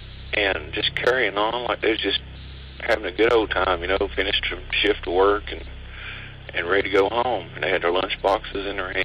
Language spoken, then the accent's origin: English; Kentucky, United States; I'm from Eastern Kentucky, a little county called Pike County.